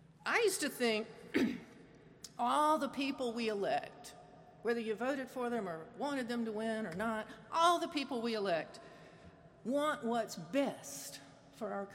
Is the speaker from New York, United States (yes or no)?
no; South Carolina, United States; moved away as an adult; now in North Carolina, United States; So I was raised in South Carolina. Up until my mid-30s, I thought the Civil War was about states' rights.